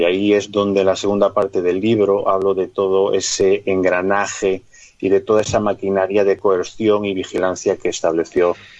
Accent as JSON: {"language": "Spanish", "region": "Galicia", "country": "Spain", "said": "Aquí voy a responder como buen gallego con evasivas."}